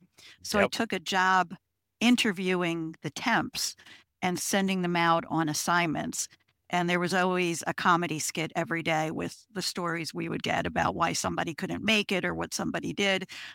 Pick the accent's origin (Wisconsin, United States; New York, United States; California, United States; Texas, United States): New York, United States; Long Island; also born or lived in Pennsylvania; I'm from Long Island originally. I spent most of my career in Pennsylvania because I married a Philly boy. So we went to the suburbs of Philly.